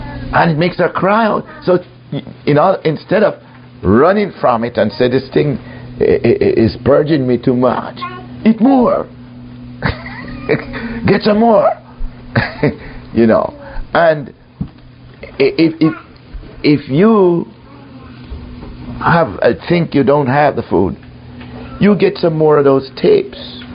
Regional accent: Jamaica; That's when I came from Jamaica.

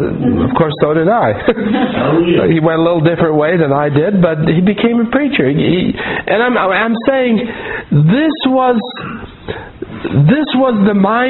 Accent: United States; I remember they set up a tent on the fairgrounds up where I grew up in Lewis County.

